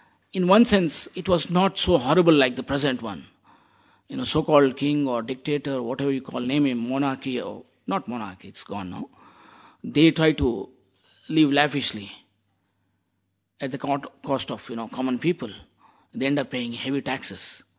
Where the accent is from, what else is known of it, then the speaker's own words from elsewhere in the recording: India; You know, I'm from India, but I'm not criticizing, but I'm telling the fact.